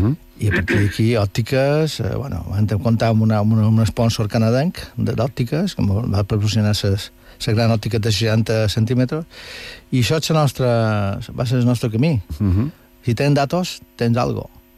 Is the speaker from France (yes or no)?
no; Venezuela; moved away; jo, la meva infància va transcorrer a Venezuela, quan Venezuela era un país de paradís